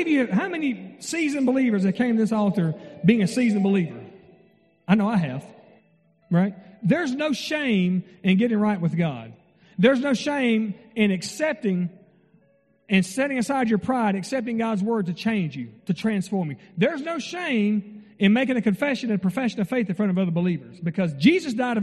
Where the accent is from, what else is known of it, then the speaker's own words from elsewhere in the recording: Mississippi, United States; I'm from North Mississippi, a place very similar to Dale County, Alabama.